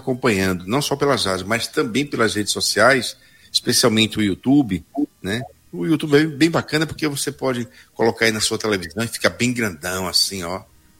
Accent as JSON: {"language": "Portuguese", "region": "Alagoas", "country": "Brazil", "moved": "yes", "said": "lá em Alagoas, minha terra natal, quer dizer, meu estado, né? Eu sou alagoano, gente. Apesar de já estar aqui há pelo menos uns 50 anos aqui em Pernambuco, mas eu, pelo menos o documento é lá de Alagoas."}